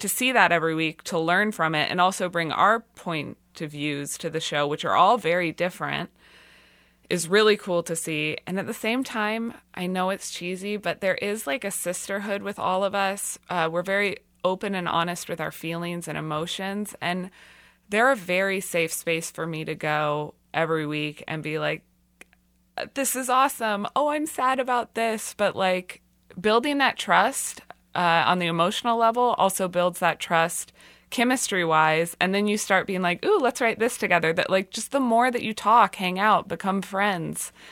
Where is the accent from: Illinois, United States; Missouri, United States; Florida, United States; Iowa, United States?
Missouri, United States; Kansas City; growing up in Kansas City with a mom who always had, you know, two or three jobs